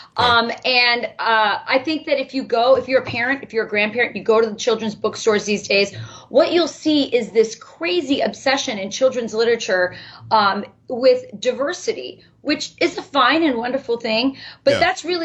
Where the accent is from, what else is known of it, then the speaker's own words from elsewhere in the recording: United States; But I am an American, first and foremost. And I think we need to come back to that idea. When I was growing up in the 70s, that's when they started all this experimentation with bilingual education.